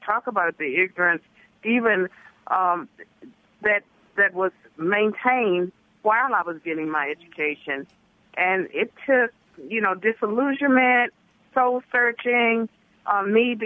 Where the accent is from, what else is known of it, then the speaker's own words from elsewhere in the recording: Virginia, United States; I talk about having been born and raised in Virginia, Virginia was a state of massive resistance to integration